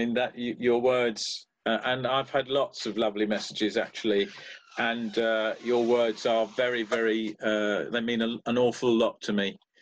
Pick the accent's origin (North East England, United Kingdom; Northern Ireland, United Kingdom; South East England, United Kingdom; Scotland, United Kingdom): South East England, United Kingdom; Brighton; I was brought up in Brighton. I'm a Brighton fan.